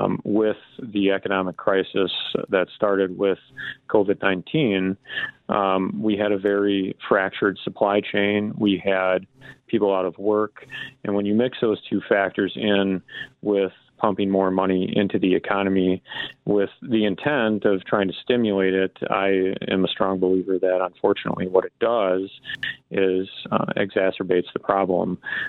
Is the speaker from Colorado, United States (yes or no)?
no; Mosinee, Wisconsin, United States; I am born and raised in Mosinee, Wisconsin. It's a fantastic community.